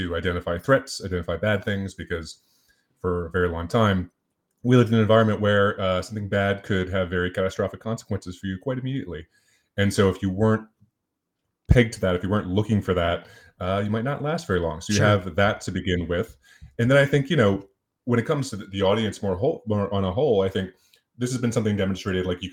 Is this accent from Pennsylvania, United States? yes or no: yes; Philadelphia, Pennsylvania, United States; I'm from Philadelphia, and so I'm a big Philadelphia Eagles fan.